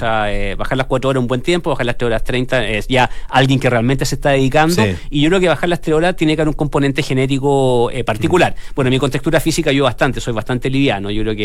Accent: Chile; como chileno

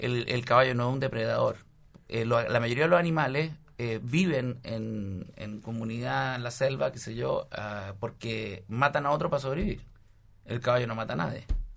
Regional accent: Chile; nosotros definamos que somos chilenos

